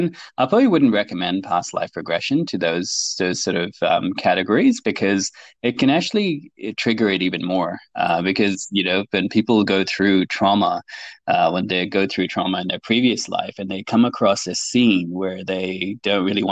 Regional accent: Hong Kong; I was born and raised in Hong Kong. So Hong Kong being a very busy city, very chaotic.

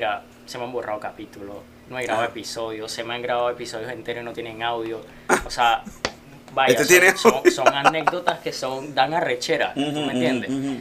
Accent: Venezuela; now in Colombia; cuando yo me vine de Venezuela, pues tuve que pasar por Bogotá.

